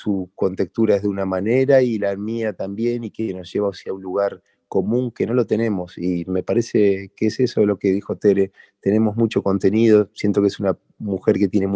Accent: Rosario, Santa Fe, Argentina; moved away as an adult; also born or lived in Buenos Aires; me expulsó de mi ciudad natal, de Rosario. Me dio la posibilidad de venir a Buenos Aires

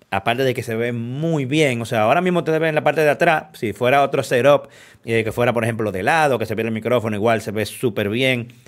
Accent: Dominican Republic; como todo dominicano, no leí el manual cuando lo usé

